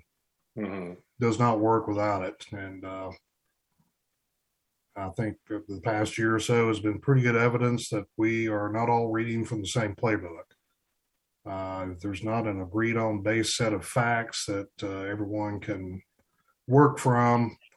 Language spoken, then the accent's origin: English; North Carolina, United States; Growing up in Hayward County, I'm sure you're aware of the connection mountain folks have with their gardens.